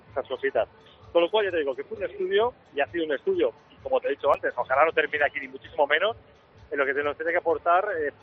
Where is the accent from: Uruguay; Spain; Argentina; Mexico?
Spain; Valencian Community; Bueno, y ya como valencianos que somos todos, ¿no?, la comunidad